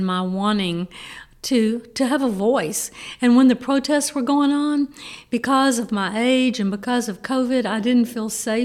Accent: Jackson, Mississippi, United States; Mary Margaret, who has a lot of similarities to me, is from my hometown of Jackson, Mississippi

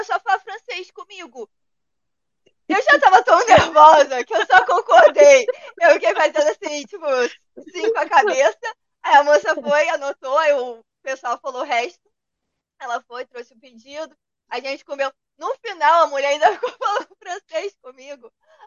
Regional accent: Rio de Janeiro, Brazil; ah, isso daí é do Ceará. E como eu cresci no Rio, né? Vai se perdendo.

